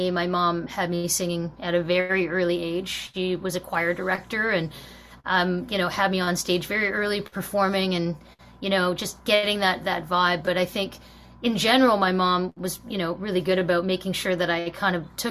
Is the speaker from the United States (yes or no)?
no; London, Ontario, Canada; born there; I was born in Ontario, Canada. London, Ontario, actually.